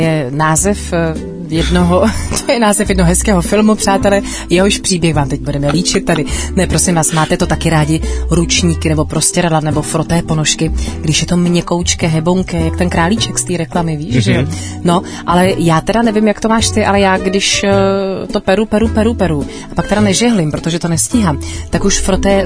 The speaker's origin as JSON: {"language": "Czech", "town": "Plzeň", "region": "Plzeň Region", "country": "Czechia", "said": "hele, u nás v Plzni se žehlí i ponožky"}